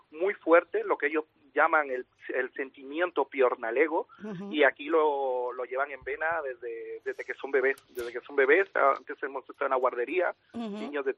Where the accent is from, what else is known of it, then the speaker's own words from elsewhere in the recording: Peru; soy peruano.